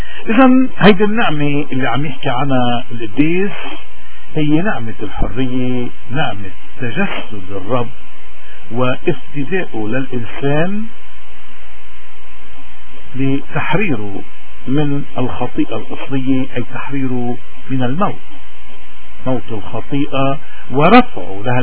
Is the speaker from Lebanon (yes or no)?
yes; Lebanon; اليوم نحن كلبنانيين إن كنا بلبنان أو ببلاد الاغتراب، هل مجتمعاتنا سليمة؟